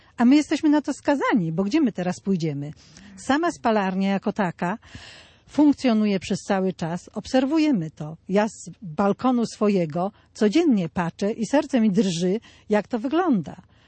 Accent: Milicz, Lower Silesian Voivodeship, Poland; Jestem mieszkanką Milicza. Mieszkam tutaj od urodzenia i tak jak pani zauważyła, niedaleko spalarni.

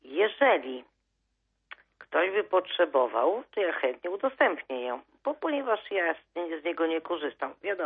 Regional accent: Warmian-Masurian Voivodeship, Poland; moved away; Bo w ogóle pochodzę z Mazur, z Polski i mam takie mieszkanko malutkie, ale to jest malutkie mieszkanko.

